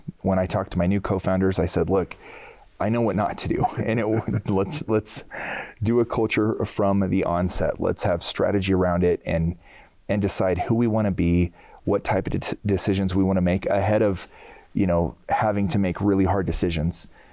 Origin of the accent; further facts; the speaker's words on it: Pueblo, Colorado, United States; I grew up in Pueblo, Colorado. I have a ton of homies back there.